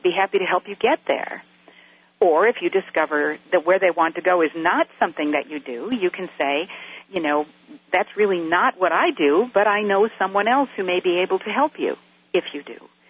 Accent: Midwest, United States; And I'm from the Midwest, and that was the highest thing you could aspire to do in business in that part of the country.

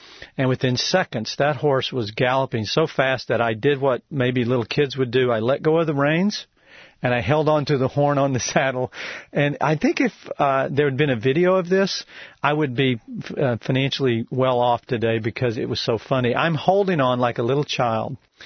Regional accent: Texas, United States; I'm from Texas. I actually am predominantly a Cherokee Indian. I'm an American Indian. I was my grandmother was raised on a reservation. But I was raised in Texas, so I kind of thought of myself as a cowboy.

